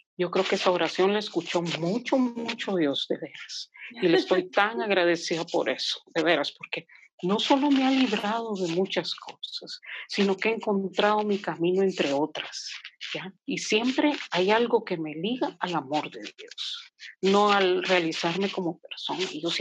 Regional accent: Guatemala; moved away as an adult; Pero había algo más en mí de búsqueda y tuve que salir de las fronteras de Guatemala para dar y viajar hacia el sur, a la linda y preciosa ciudad de Buenos Aires, Argentina

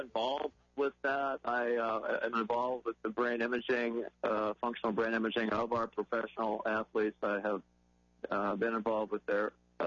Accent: Belleville, Illinois, United States; I'm from Belleville, Illinois.

